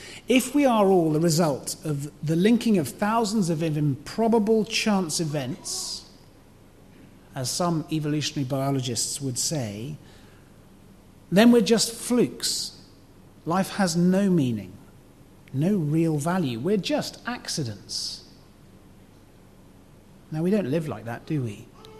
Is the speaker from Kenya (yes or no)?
yes; Kenya; I'm a Christian, I'm married to Lucy, I have three super children, I grew up in Kenya